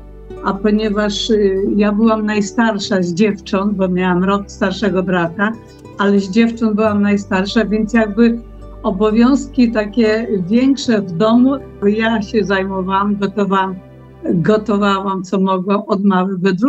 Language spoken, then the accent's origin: Polish; Warka, Masovian Voivodeship, Poland; now in Radzików, Poland; W tej chwili mieszkamy w Radzikowie, parafia Łaźniew, ale ja pochodzę z Warki nad Pilicą, a mąż z Góry Kalwarii.